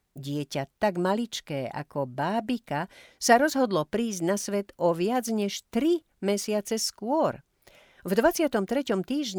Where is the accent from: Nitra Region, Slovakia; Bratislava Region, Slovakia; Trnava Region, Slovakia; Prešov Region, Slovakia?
Trnava Region, Slovakia; Trnava; born there; Narodila som sa síce v Trnave